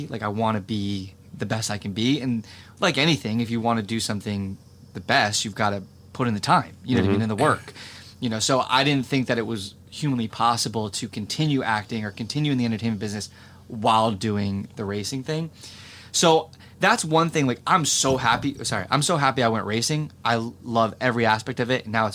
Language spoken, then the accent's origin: English; New Jersey, United States; At the time, I'd never been west of the Mississippi River. I'm from New Jersey.